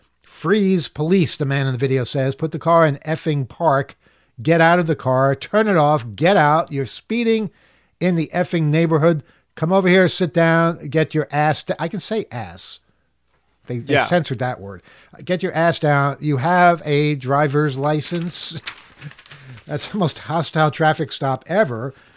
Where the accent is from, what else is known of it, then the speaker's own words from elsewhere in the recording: New York, United States; You know, being a New Yorker, I can see the corruption immediately.